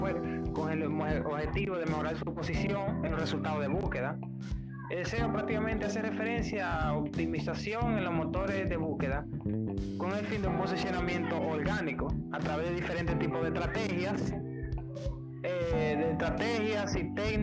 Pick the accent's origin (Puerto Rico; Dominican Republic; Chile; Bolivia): Dominican Republic; República Dominicana, estudio ciencia de la computación.